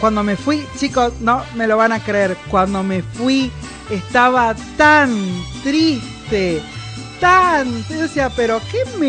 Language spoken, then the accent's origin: Spanish; Argentina; Me llevo el mate porque soy argentina.